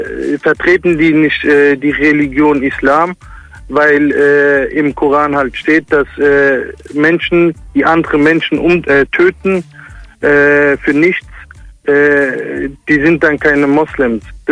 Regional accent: Heidelberg, Baden-Württemberg, Germany; Aus Heidelberg.

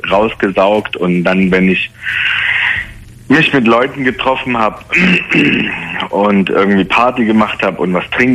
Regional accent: Leipzig, Saxony, Germany; now in Frankfurt, Germany; Also ich bin 37, komme eigentlich aus Leipzig und lebe momentan in Frankfurt seit 10 Jahren.

